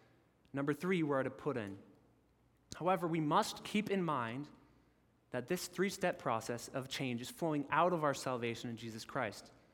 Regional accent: the South, United States; Like when I, as a Southerner, have to put on that thick and heavy winter coat

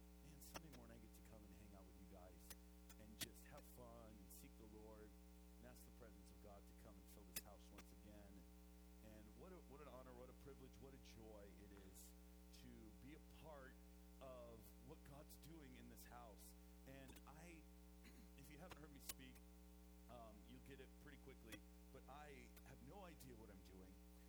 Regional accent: New England, United States; And I'm from New England.

